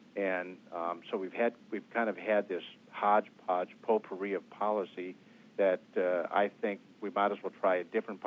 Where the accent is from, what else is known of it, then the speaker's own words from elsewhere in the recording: Wisconsin, United States; My home state of Wisconsin hasn't voted yet, and that's coming up on April 5th